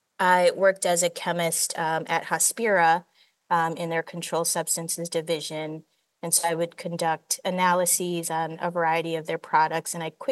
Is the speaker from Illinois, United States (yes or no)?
yes; Chicago, Illinois, United States; also born or lived in St. Thomas, US Virgin Islands; I'm from the Virgin Islands, St. Thomas specifically, and spent most of my childhood in Chicagoland.